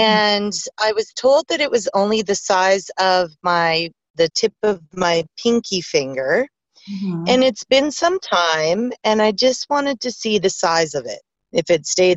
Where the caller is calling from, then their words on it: Alberta, Canada; I'm calling from Alberta, Canada.